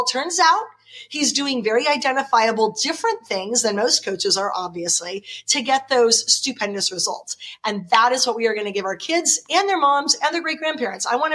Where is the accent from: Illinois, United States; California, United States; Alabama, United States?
California, United States; Tustin; A teeny tiny Christian university in my hometown of Tustin, California approached me and said, we want you to teach a course.